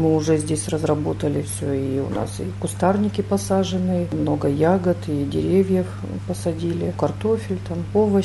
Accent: Sladkovo, Tyumen Oblast, Russia; born there; Да, сразу я родилась в Сладково.

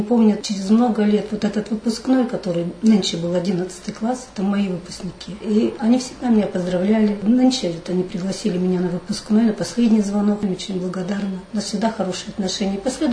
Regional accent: Muzhi, Yamalo-Nenets Autonomous Okrug, Russia; Я родилась на севере, в Ямало-Ненецком округе, в селе Мужин.

